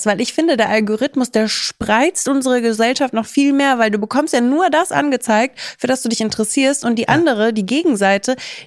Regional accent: Kaiserslautern, Rhineland-Palatinate, Germany; in Kaiserslautern, wo ich herkomme, keiner versteht Matcha.

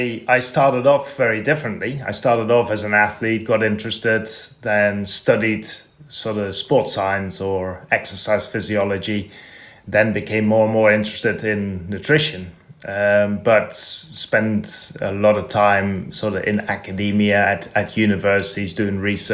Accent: Netherlands; Yeah, that's correct. So I grew up in Holland

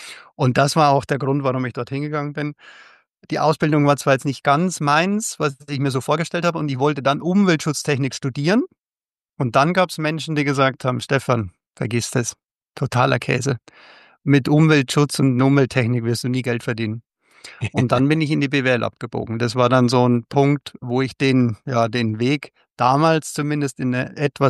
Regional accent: Bavaria, Germany; ich komme aus Bayern, bin in Bayern geboren

